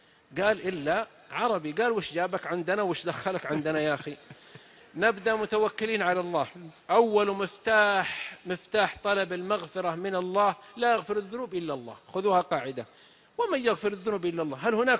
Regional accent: southern Saudi Arabia, Saudi Arabia; عندنا من السعوديه من الجنوب، واحد من جماعتنا من قبيلتنا

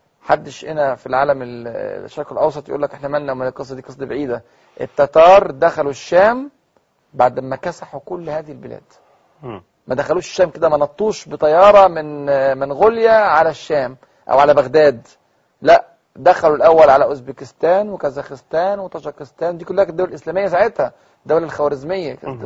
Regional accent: Egypt; والموظفه بتاعت البنك عرفت ان انا من مصر

